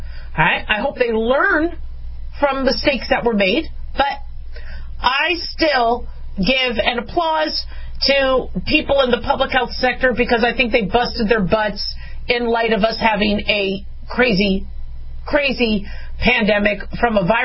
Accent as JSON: {"language": "English", "country": "United States", "said": "not only as a physician, but as a mom and as an American."}